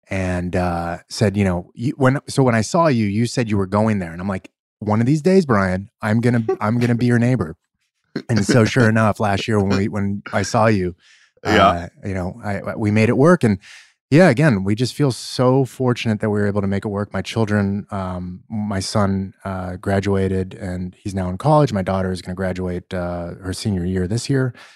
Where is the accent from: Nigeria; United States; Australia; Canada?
United States; Los Angeles, California; I'm born and raised in Los Angeles. I love California.